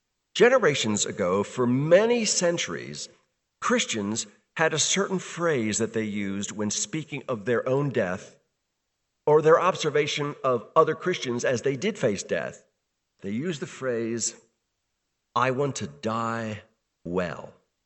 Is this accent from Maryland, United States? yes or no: yes; Baltimore, Maryland, United States; I remember this vividly from growing up in Baltimore.